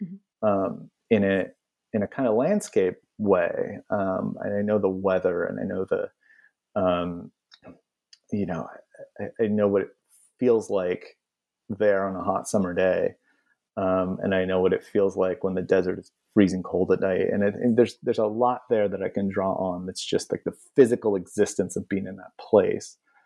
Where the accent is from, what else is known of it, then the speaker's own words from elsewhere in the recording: United States; the shocking ignorance of being an American who can grow up essentially just right alongside another country